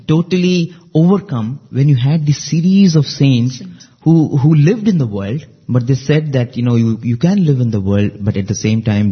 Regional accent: Odisha, India; In fact, I come from Orissa and I know, you know, they revere tulsi.

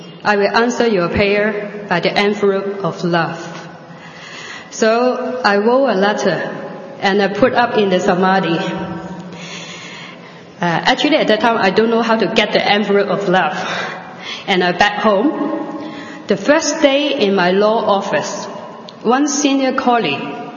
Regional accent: Hong Kong; She asked me where I come from. I said to her, "I come from Hong Kong."

